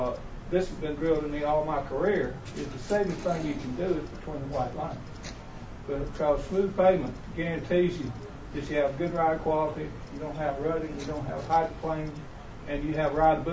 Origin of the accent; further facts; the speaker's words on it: the South, United States; because I grew up in the South